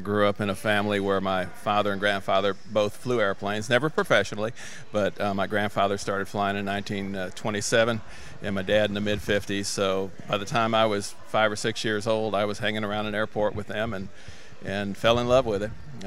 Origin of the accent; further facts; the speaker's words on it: Detroit, Michigan, United States; born and raised in Detroit.